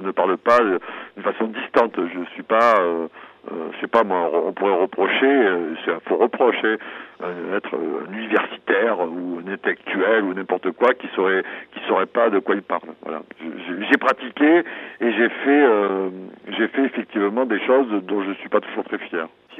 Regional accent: Bordeaux, Nouvelle-Aquitaine, France; je suis à Bordeaux parce que je fais une avant-première ce soir au cinéma Utopia de Bordeaux, mais moi je suis originaire de Bordeaux, j'ai fait l'unité journaliste de Bordeaux et après je suis monté dans le Nord en 90

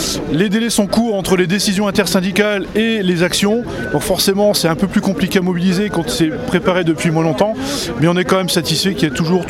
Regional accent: Hauts-de-France, France; Donc en général, je suis souvent sur Paris, mais là, comme je suis aussi du Nord, je suis venu à la manifestation d'Arras

